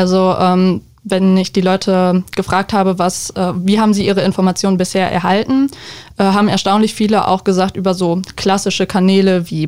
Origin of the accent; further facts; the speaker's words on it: Münster, North Rhine-Westphalia, Germany; now in Dortmund, Germany; Eigentlich komme ich aus der Nähe von Münster